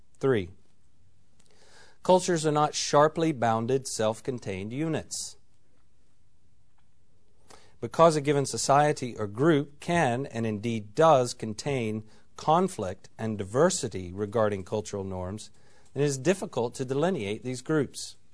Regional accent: United States; now in Edinburgh, United Kingdom; As an American living in Edinburgh, in Scotland, in the UK, in Europe

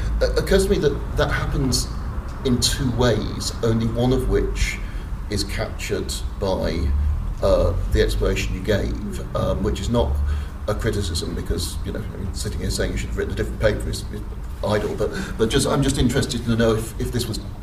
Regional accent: Scotland, United Kingdom; I mean, we're Scottish evangelicals, we've got a great set of stories of 19th century missionaries who served for 7 years and saw no converts.

